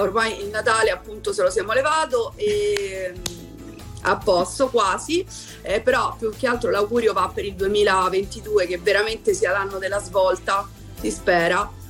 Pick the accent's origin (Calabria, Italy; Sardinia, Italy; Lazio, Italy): Lazio, Italy; Rome